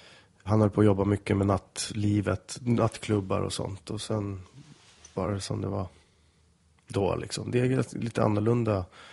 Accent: Solna, Stockholm County, Sweden; typ som jag växte upp i Solna

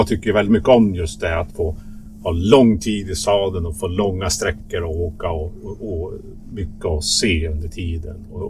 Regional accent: Sweden; när de hör att vi är från Sverige

